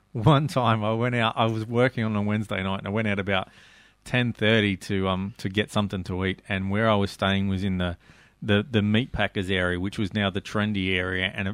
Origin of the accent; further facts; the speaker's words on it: Australia; No, I'm from Australia.